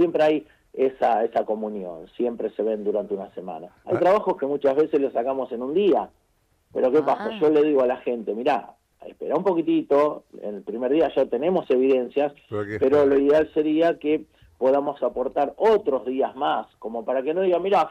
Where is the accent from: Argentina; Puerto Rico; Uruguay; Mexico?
Argentina; Buenos Aires; Nosotros somos de Buenos Aires, fuimos a hacer un trabajo a Mendoza